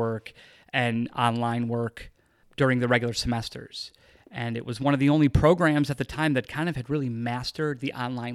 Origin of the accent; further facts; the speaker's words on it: Cleveland, Ohio, United States; But I grew up in Cleveland in that world, and got into writing and poetry as a young person.